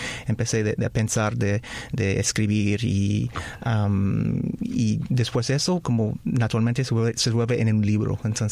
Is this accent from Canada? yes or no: yes; Montreal, Quebec, Canada; Sí, soy de Canadá, nací en Montreal, Canadá, y pues enseñé como a muchos años como solo un profesor de inglés y también en colegios internacionales en inglés